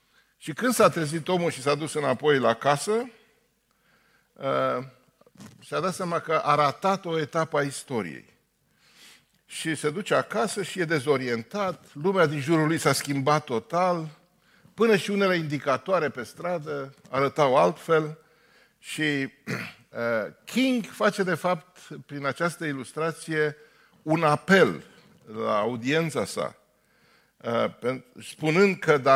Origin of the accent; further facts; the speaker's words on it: Bucharest, Romania; eu fiind bucureștean, deși familia mea e de pe aici, dar eu m-am născut în București, am crescut ca bucureștean